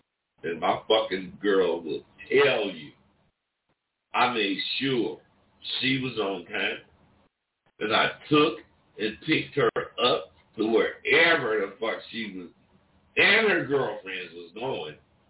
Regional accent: California, United States; But I grew up in the Bay Area. It was raw

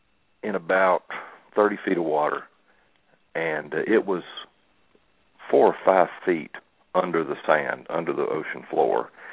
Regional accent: Tennessee, United States; I'm from Tennessee, and I was living in Nashville

